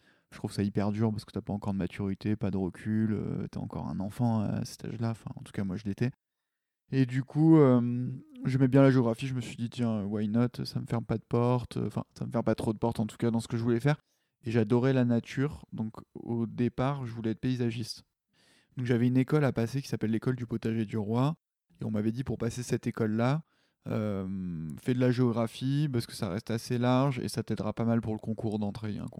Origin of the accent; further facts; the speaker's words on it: Paris, Île-de-France, France; moi, je suis principalement parisien. J'habite du coup dans le 18e, pas très loin d'ici. Je suis né à Paris. Après, j'ai un petit peu bougé aussi.